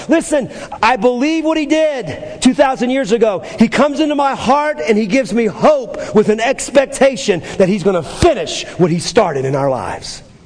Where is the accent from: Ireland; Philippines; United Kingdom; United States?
United States; I love America. I'm an American. Love our troops.